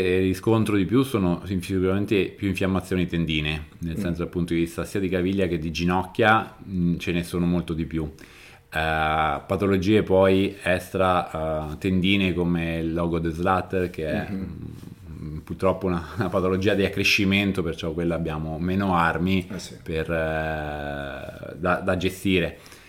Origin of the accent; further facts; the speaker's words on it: Terni, Umbria, Italy; moved away as an adult; also born or lived in Rome; now in Milan, Italy; Sì, sono cresciuto a Terni fino ai 30 anni.